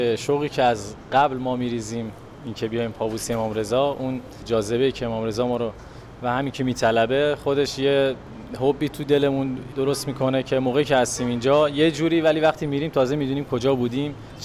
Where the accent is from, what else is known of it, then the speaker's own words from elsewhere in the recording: Mashhad, Razavi Khorasan, Iran; now in Tehran, Iran; ما مشهدیم ولی ساکن تهرانیم. از تهران میایم